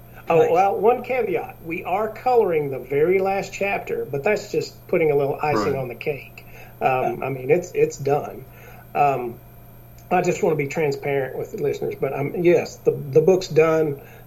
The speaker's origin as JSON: {"language": "English", "town": "Chattanooga", "region": "Tennessee", "country": "United States", "said": "I'm from Tennessee, Chattanooga, Tennessee."}